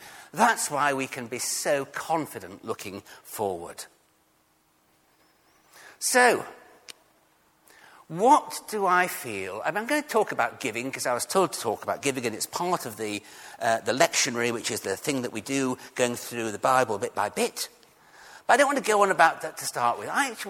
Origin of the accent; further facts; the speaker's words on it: South East England, United Kingdom; I want to look at passion, not just being English and Surrey-like and understated and keeping church in its place